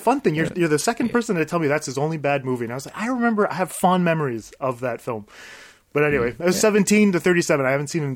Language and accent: English; Quebec City, Quebec, Canada; I'm an Anglophone from Quebec City.